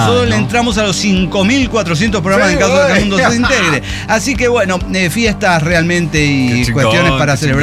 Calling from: Mendoza, Argentina; de Mendoza. Escucho el programa desde hace tiempo.

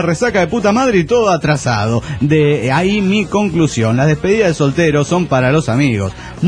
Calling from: Chihuahua, Mexico; de Chihuahua, México.

